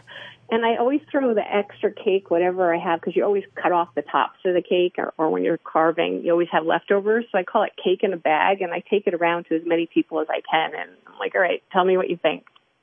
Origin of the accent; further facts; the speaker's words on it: Liberty, New York, United States; Well, locally, I grew up in Liberty, New York. My father went to Liberty, and his sister, all my siblings went to Liberty. So I'm a Liberty girl, Sullivan County girl.